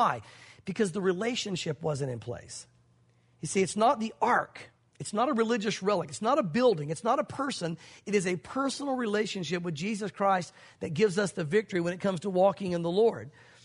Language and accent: English; the South, United States; Listen, I grew up in the South, so I know what people mean when they put this on the board